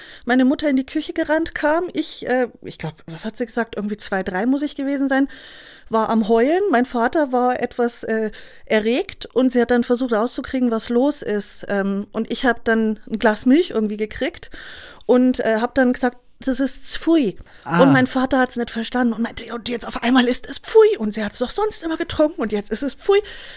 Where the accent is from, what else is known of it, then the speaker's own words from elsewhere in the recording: Munich, Bavaria, Germany; ich bin geborenes Münchner Kindl, nur meine Eltern sind NRWler.